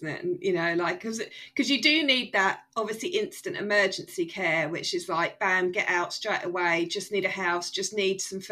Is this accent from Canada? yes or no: no; United Kingdom; I got it less because obviously I'm British